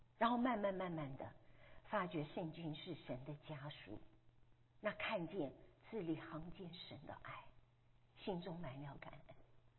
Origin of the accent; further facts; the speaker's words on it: Shandong, China; 我山东人，你知道，家教那是非常非常那个的。